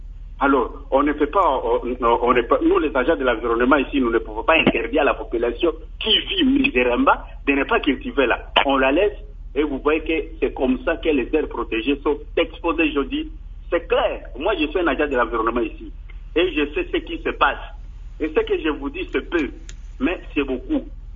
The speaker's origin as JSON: {"language": "French", "region": "Kwilu", "country": "DR Congo", "said": "Par exemple, ici chez nous, au Kwilu, nous avions l'air protégé des mangailles"}